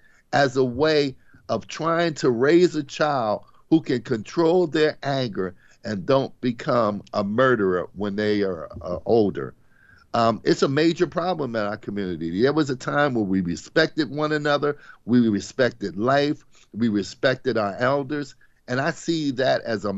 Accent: Chester, Pennsylvania, United States; he attended the church that I grew up in, the church that I became a minister in.

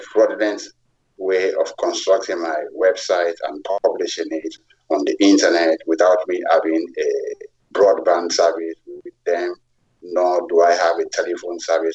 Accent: Freetown, Western Area, Sierra Leone; English is a second language; now in London, United Kingdom; I'm a foreigner from Freetown, Sierra Leone, West Africa, living in London

